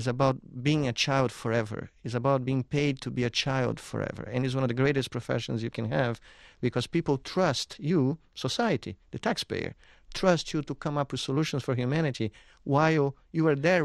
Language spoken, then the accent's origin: English; Brazil; born or raised there; English is a second language